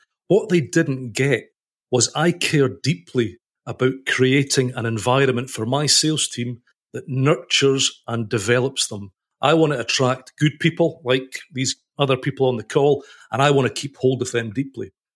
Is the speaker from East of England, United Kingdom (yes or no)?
no; Scotland, United Kingdom; we live near Edinburgh as well now, not far from where you used to live. And but originally I'm from the Highlands